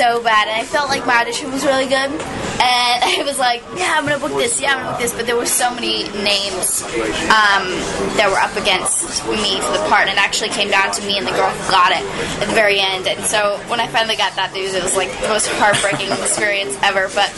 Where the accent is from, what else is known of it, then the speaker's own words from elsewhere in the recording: South Carolina, United States; I'm from South Carolina originally, southern chick.